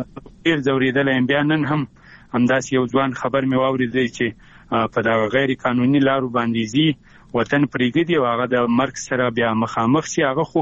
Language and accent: Pashto; Afghanistan; بیا هم یادونه کومه د یو ورور په حیث، د یو افغان په حیث، د لر وبر پښتون په حیث